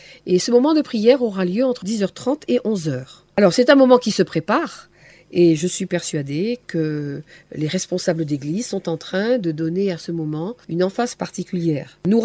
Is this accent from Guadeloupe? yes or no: yes; Guadeloupe; et éventuellement chez nous en Guadeloupe